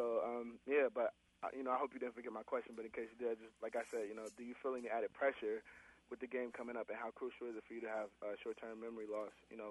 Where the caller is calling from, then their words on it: Connecticut, United States; How you doing, Josh? I'm actually calling from Connecticut. Longtime Bucs fan, I had a question for you guys.